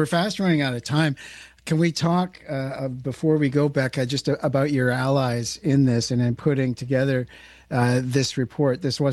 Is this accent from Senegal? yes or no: no; Canada; as a Canadian taxpayer